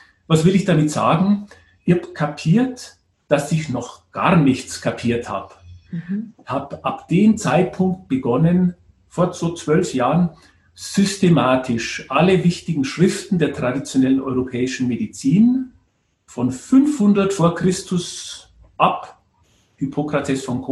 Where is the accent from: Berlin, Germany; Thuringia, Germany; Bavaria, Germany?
Bavaria, Germany; now in Vienna, Austria; wie man vielleicht an den wenigen Sätzen schon hört, ich bin ein Bayer in Wien, Bayern groß geworden.